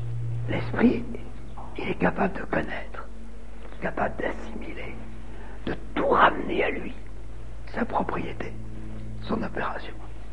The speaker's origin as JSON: {"language": "French", "region": "Normandy", "country": "France", "said": "Je suis normand ici."}